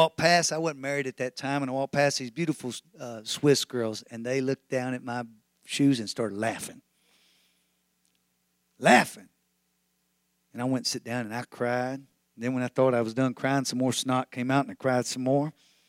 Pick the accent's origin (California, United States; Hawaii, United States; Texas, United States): Texas, United States; I am a Texan, Lord, if you didn't remember.